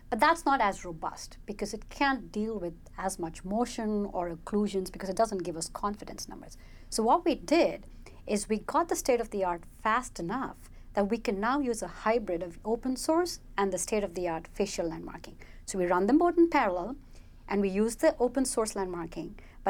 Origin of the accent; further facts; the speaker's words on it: India; And so I'm from India.